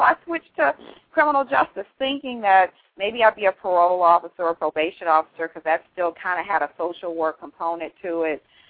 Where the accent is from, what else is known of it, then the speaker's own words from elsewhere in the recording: Detroit, Michigan, United States; I was a homegirl from Detroit.